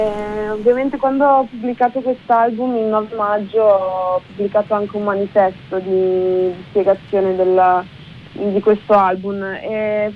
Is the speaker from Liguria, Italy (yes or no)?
no; Schio, Veneto, Italy; Schio, che è il mio paese d'origine